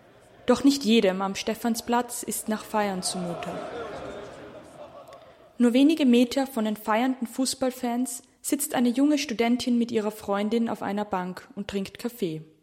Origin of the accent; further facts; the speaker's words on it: Salzburg, Austria; now in Graz, Austria; ich darf mich heute kurz bei euch vorstellen. Ich stamme ursprünglich aus Salzburg, lebe aber seit einigen Jahren in Graz